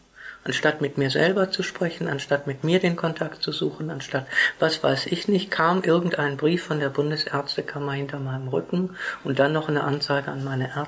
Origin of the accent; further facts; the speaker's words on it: Essen, North Rhine-Westphalia, Germany; Ich bin ja ein Kind aus dem Pott. Ich bin gebürtig in Essen.